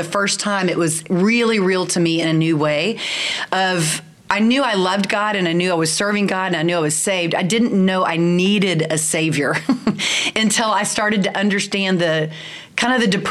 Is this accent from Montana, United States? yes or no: no; Denton, Texas, United States; now in Friendswood, United States; Born and raised in Denton, Texas. Grew up in Denton, went to Texas A&M